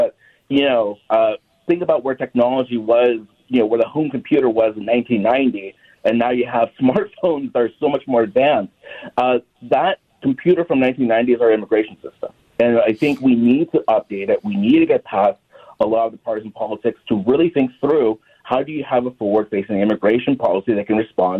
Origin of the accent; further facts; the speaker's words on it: Los Angeles, California, United States; I'm originally from Los Angeles, and Minnesota definitely made me feel at home